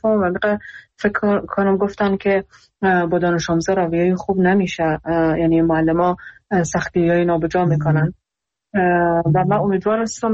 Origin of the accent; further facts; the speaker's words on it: Iran; خودم در ایران بزرگ شدم و اونجا درس خوندم